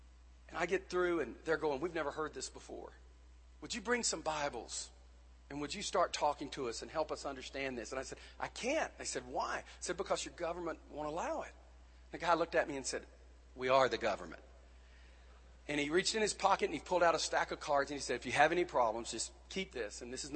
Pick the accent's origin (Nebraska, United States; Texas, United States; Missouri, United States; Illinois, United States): Texas, United States; But I'm from East Texas with 1,000 people.